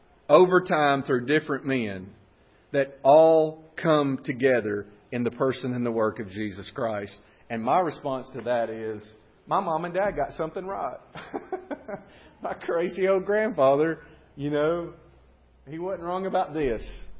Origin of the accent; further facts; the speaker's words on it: Winfield, Alabama, United States; I'm from Winfield, Alabama, and by God's grace, I was born there.